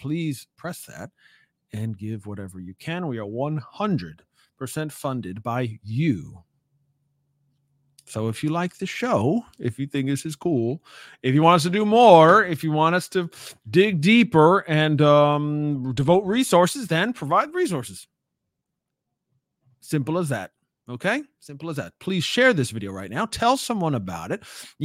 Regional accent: United States; As an American, as a patriotic, you know, American, who happens to live not too far from what we're going to talk about today

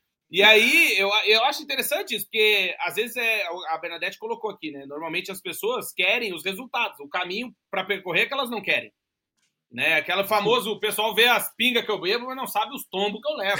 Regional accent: Rio Grande do Sul, Brazil; Lá no sul do Brasil, eu sou do sul do Brasil, e a gente tem uma expressão lá gaúcha

